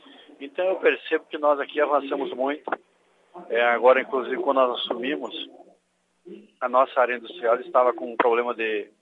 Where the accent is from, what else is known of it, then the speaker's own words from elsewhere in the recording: Sarandi, Rio Grande do Sul, Brazil; Eu nasci aqui em Sarandi, nasci no interior de Sarandi, em 1963.